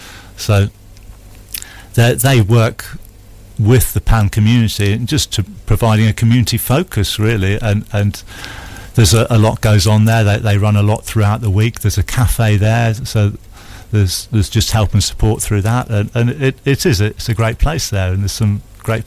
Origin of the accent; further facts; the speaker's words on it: Freshwater, South East England, United Kingdom; I was brought up in Freshwater, and the sense of community there was huge.